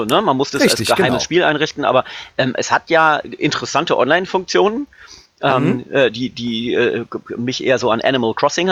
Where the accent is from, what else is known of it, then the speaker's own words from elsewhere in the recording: Lower Saxony, Germany; born there; einem gebürtigen Niedersachsen